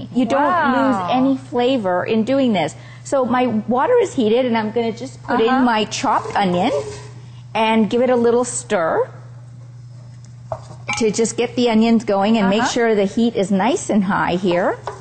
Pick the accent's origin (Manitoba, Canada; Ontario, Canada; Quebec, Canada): Ontario, Canada; Toronto; We're from Toronto, Canada, from the Toronto Vegetarian Association